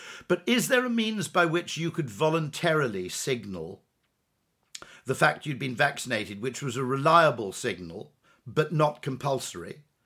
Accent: United Kingdom; It's quite funny as a Brit, by the way

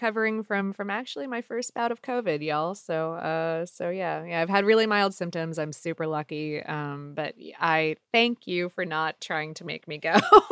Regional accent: Ohio, United States; I'm from Ohio originally, but I'm from the east end of Ohio. I'm from like the Pennsylvania, Ohio border.

